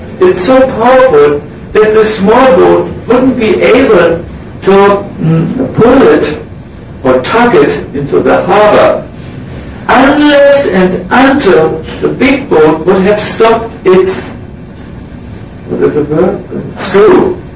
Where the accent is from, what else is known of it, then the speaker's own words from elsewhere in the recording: Hamburg, Germany; English is a second language; I personally like very much Lila of Prabhupada connected with my hometown, Hamburg.